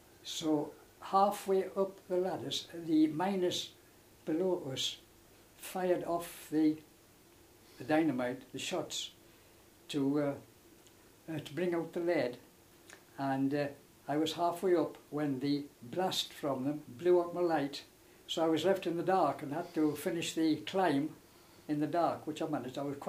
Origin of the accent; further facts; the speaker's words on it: Allendale, North East England, United Kingdom; Well, I was born in Allendale in 1920, and I went to Allendale School.